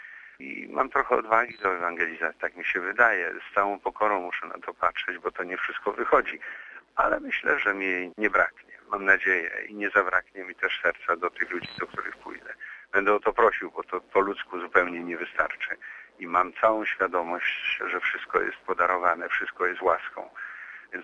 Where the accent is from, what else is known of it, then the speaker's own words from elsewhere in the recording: Lubusz Voivodeship, Poland; born there; ja się urodziłem na tej ziemi, gdzie jest teraz diecezja zielonogórsko-gorzowska.